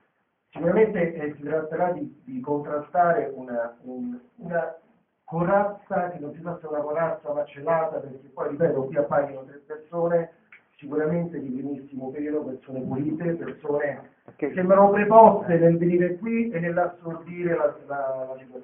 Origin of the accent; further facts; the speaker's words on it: Rome, Lazio, Italy; per chi non mi conosce, vengo da Roma